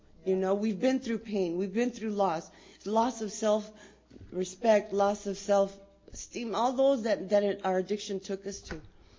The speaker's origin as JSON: {"language": "English", "town": "Yuma", "region": "Arizona", "country": "United States", "tie": "born or raised there", "said": "I'm an addict. I'm from Yuma. I was born and raised there. I'm the youngest of six kids."}